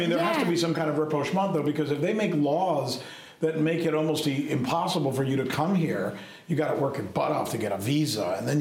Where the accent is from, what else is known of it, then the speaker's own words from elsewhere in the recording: Miami, Florida, United States; my old friend Marco Rubio, who I grew up with in Miami